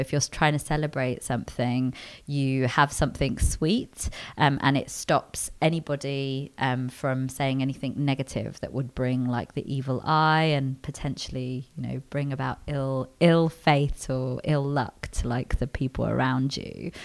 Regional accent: Delhi, India; also born or lived in London, United Kingdom; So I grew up between Delhi in India and London in the UK

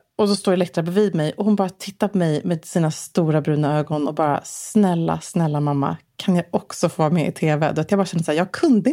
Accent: Gävle, Gävleborg County, Sweden; Jag kommer till till Stockholm från Gävle där jag var uppvuxen

